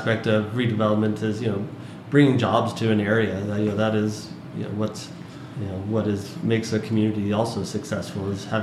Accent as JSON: {"language": "English", "town": "Las Vegas", "region": "Nevada", "country": "United States", "tie": "born or raised there", "said": "I was born and raised in Vegas, and so clear on the west side of town"}